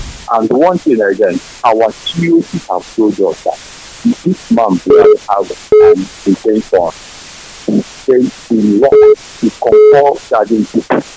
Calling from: Lagos, Nigeria; I'm calling from Lagos.

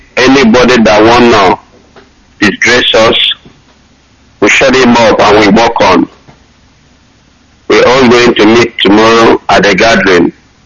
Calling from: Kuala Lumpur, Federal Territory of Kuala Lumpur, Malaysia; I'm calling from Kuala Lumpur, Malaysia here.

